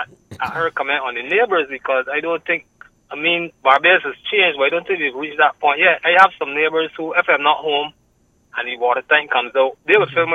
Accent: Edge Hill, St. Thomas, U.S. Virgin Islands; I'm from Edge Hill in St. Thomas, and we also have a bad water problem.

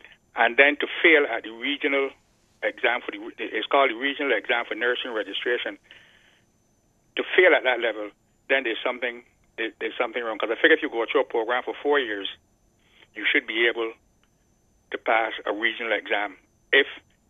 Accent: Saint Philip, Barbados; I remember as a boy growing up in St. Philip

